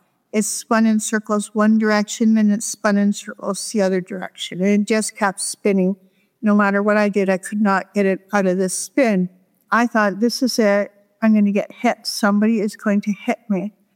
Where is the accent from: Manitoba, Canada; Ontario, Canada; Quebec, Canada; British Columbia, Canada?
Ontario, Canada; Peterborough; And I was from Peterborough, and that's connected directly to the Great Lakes.